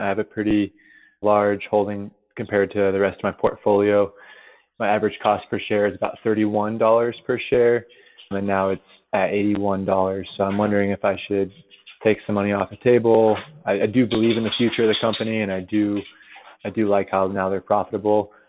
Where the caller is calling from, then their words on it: Denver, Colorado, United States; I'm calling from Denver.